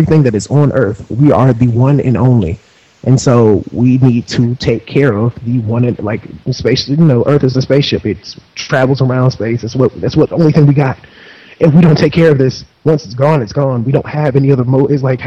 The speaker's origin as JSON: {"language": "English", "town": "Atlanta", "region": "Georgia", "country": "United States", "tie": "born or raised there", "said": "obviously I grew up in the South, Atlanta, Georgia."}